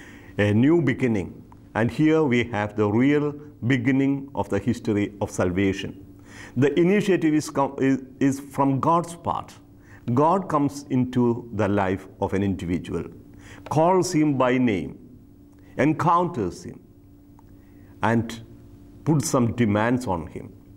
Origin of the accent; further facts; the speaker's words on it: India; I, for example, an Indian, have an identity as an Indian and a passport, Indian passport. When I am abroad, I'll be known as a person coming from India, holding an Indian passport.